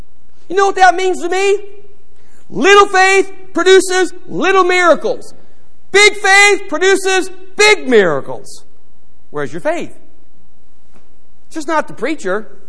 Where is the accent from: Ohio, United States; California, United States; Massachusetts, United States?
Ohio, United States; Cleveland; When I was growing up in Cleveland, we lived in Parma. Then my parents moved to North Royalton before we finally moved to Middleburg Heights.